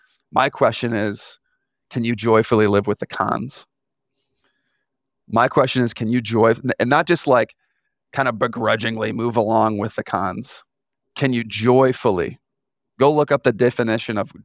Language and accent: English; Canada; So I grew up in Canada.